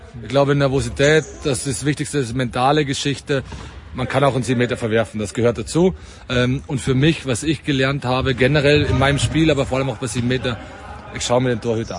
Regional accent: Austria; für uns als Österreicher

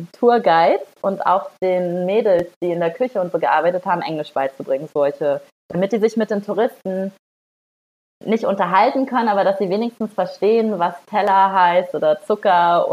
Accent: Northern Germany, Germany; Ich komme auch aus Norddeutschland und das hat man bei ihm aber voll krass gehört.

